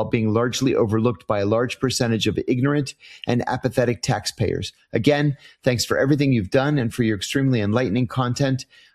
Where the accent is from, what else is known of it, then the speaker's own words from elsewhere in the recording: Iran; I had the great pleasure of growing up in Iran in the 1970s.